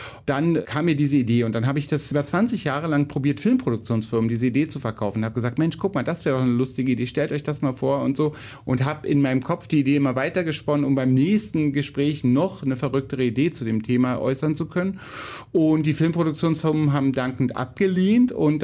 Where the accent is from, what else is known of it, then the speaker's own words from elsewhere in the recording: East Germany, Germany; Ja, also ich bin ja im Osten groß geworden und da gab es das gar nicht.